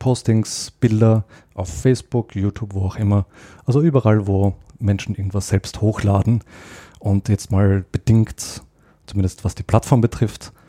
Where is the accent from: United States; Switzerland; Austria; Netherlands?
Austria; accent: Austrian; Möglicherweise hängt das auch an meinem österreichischen Akzent